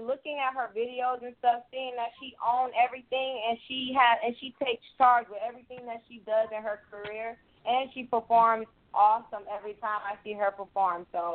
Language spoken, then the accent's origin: English; Atlanta, Georgia, United States; Yes, we're all from Atlanta.